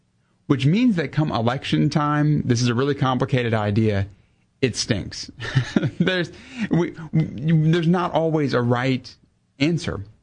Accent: United States; I'm so thankful by God's grace I'm an American.

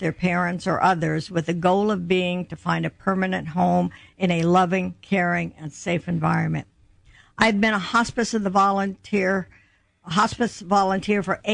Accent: Portsmouth, Virginia, United States; born there; Well, I was born in Portsmouth, Virginia. My dad was in the Army, and my mom was an immigrant from France.

